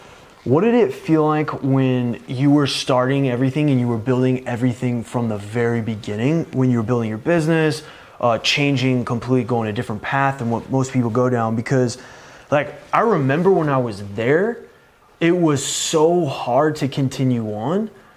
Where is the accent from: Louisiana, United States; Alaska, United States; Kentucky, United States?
Louisiana, United States; New Orleans; I went back to New Orleans where I grew up in May.